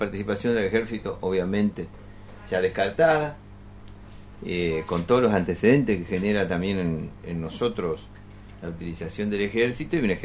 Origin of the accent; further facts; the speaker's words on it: Argentina; nosotros seguramente como argentinos lo hemos estado pensando